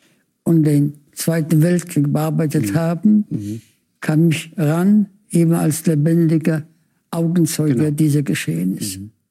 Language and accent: German; Poland; born there; dass in meinem Geburtsland Polen es junge Menschen gibt